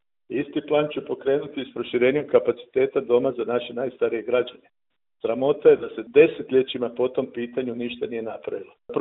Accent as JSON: {"language": "Croatian", "town": "Osijek", "region": "Osijek-Baranja County", "country": "Croatia", "tie": "born or raised there", "said": "rođen sam i živim u Osijeku, ovdje sam završio osnovnu i srednju školu te građevinski fakultet. Imam sina studenta na prvoj godini fakulteta, supruga mi je liječnica i profesorica na medicinskom fakultetu. Hrvatski sam branitelj"}